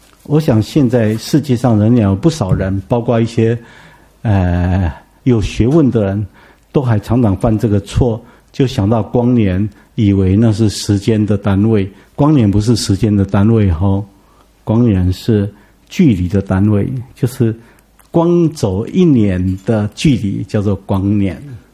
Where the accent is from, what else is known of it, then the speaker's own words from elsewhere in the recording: Taipei, Taiwan; 我们台北人对这个不太有概念